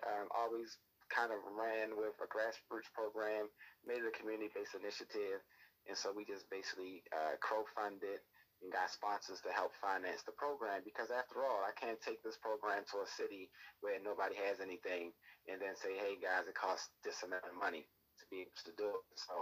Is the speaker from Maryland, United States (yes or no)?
yes; Baltimore, Maryland, United States; now in Atlanta, United States; because I'm from Baltimore, we love crabs. And so it was the store I used to go to all the time on Marlin Avenue.